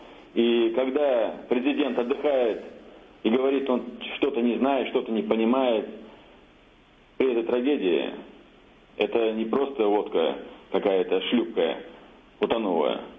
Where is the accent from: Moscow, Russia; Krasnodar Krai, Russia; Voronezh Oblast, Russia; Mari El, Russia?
Moscow, Russia; Я сам москвич и вижу, что творится здесь в последние годы.